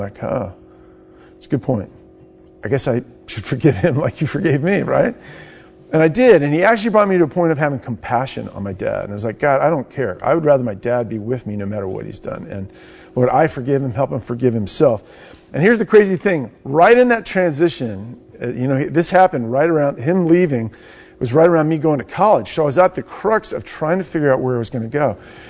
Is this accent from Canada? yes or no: no; Herndon, Virginia, United States; I grew up in Herndon.